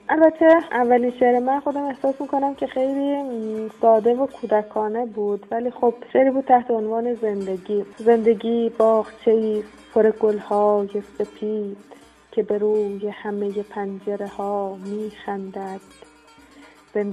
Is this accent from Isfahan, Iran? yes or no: yes; Kashan, Isfahan, Iran; born there; من دهمین روز پاییز سال 1361 در یه خانواده فرهنگی در کاشان متولد شدم.